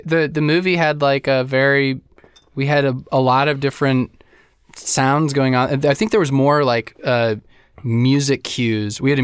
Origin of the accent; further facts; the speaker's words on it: Petaluma, California, United States; And then he came to my hometown in Petaluma